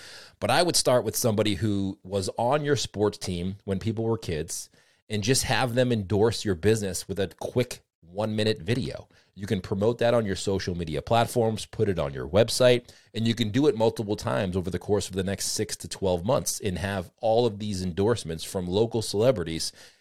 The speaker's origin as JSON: {"language": "English", "town": "Boston", "region": "Massachusetts", "country": "United States", "said": "And I'm from the Boston area."}